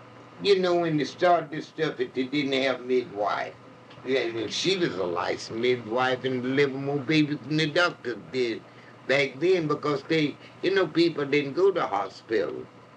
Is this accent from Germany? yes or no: no; Townsville, South Carolina, United States; born there; I was born in Oconee County, Townsville. You know where Townsville? I was born down there, Townsville, South Carolina, in the year of 1909.